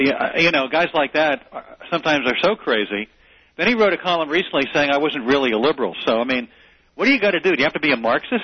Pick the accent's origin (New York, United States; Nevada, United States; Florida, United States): New York, United States; Well, mostly the East Coast. I grew up on Long Island. I grew up listening to New York radio.